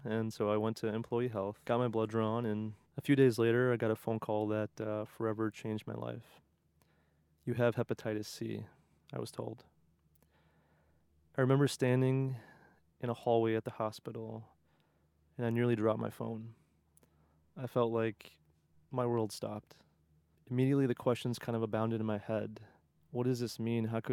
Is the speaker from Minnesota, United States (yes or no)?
yes; Minnesota, United States; also born or lived in Chicago / Houston; after growing up in Minnesota, a stint in Chicago, and then going to college and medical school down in Houston, Texas, I moved to Cleveland, Ohio